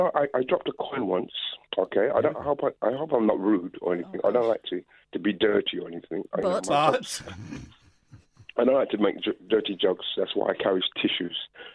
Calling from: London, United Kingdom; I'm calling from London.

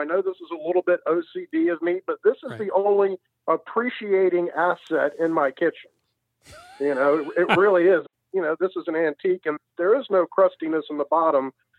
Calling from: Milledgeville, Georgia, United States; I'm calling from Milledgeville, Georgia.

